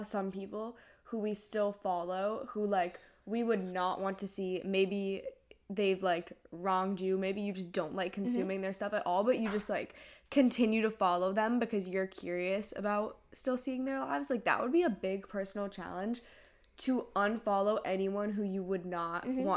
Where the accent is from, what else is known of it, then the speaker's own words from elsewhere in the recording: Hong Kong; we grew up in Hong Kong out of the international school. I mean, we moved away